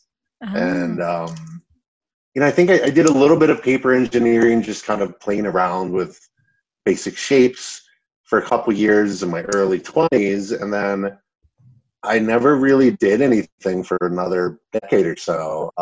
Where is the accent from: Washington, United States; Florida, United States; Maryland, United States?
Florida, United States; also born or lived in Chicago; So I was born in Chicago, but I moved to Florida when I was a little one, two or three. So I grew up in South Florida.